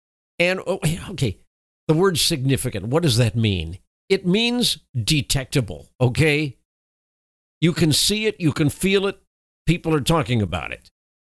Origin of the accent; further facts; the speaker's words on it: Texas, United States; of course, I'm a Texan, but my attitude is if you do the crime, you do the time.